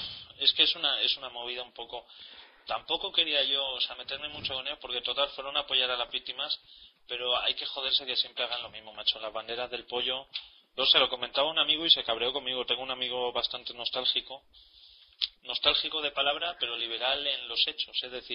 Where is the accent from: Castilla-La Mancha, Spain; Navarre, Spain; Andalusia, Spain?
Castilla-La Mancha, Spain; Albacete; No, yo soy de Albacete.